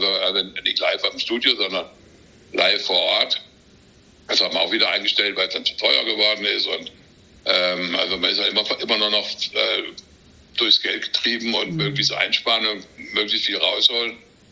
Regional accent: Baden-Württemberg, Germany; Und ich komme aus Südbaden

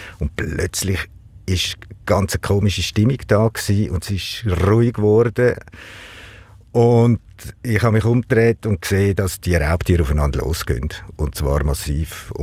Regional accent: Zurich, Switzerland; Ja, ich bin am Zürichsee aufgewachsen.

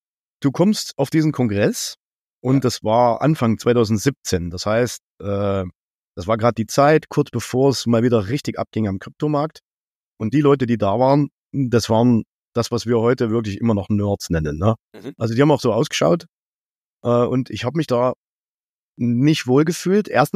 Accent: Leipzig, Saxony, Germany; Wir haben auf jeden Fall denselben Zungenschlag, ja. Also wir sind beide Sachsen. Ich bin in Leipzig geboren.

